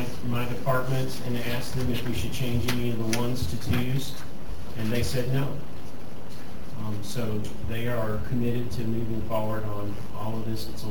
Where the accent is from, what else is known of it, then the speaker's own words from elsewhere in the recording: South Carolina, United States; Unfortunately, I'm from South Carolina. I'm used to the heat.